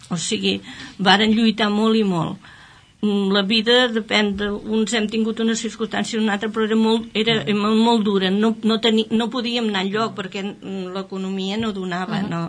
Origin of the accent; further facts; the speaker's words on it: Llagostera, Catalonia, Spain; also born or lived in Caldes; jo sóc nascuda a Caldes, els meus pares vivien a Caldes, però la meva mare no tenia salut, i vaig venir aquí a Llagostera